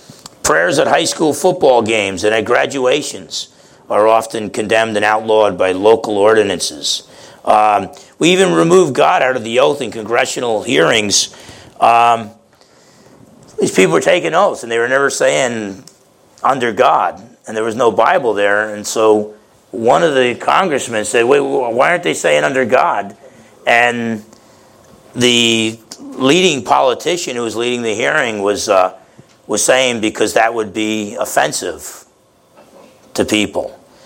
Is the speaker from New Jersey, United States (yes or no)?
yes; New Jersey, United States; And I'm thinking, like, I'm from New Jersey.